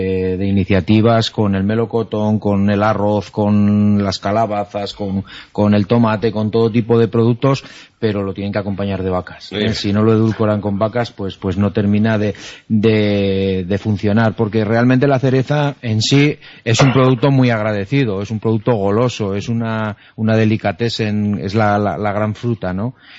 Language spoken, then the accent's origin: Spanish; Marcilla, Navarre, Spain; yo soy de fuera, yo soy de Marcilla, de muy cerca.